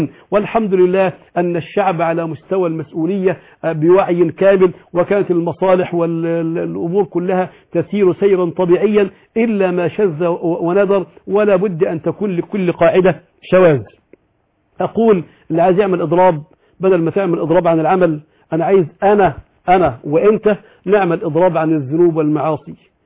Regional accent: Bishat Amer, Sharqia Governorate, Egypt; حصل حريق في قرية عندنا في الشرقية اسمها بيشة عامر مركز ميناء القمح، والبلدة احترقت بالكامل

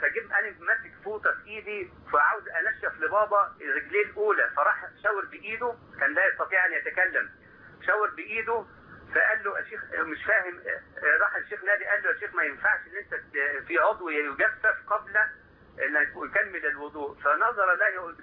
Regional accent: Egypt; مع أننا عايشين في مصر ومع الانشغال الشديد اللي احنا فيه إلى الآن عندنا حاجة تربينا عليها في الريف المصري بتاعنا حاجة اسمها الموسم

